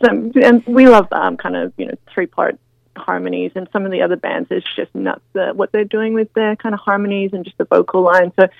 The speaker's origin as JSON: {"language": "English", "town": "Canberra", "region": "Australian Capital Territory", "country": "Australia", "lives_now": "Sydney, Australia", "said": "I'm originally from Canberra"}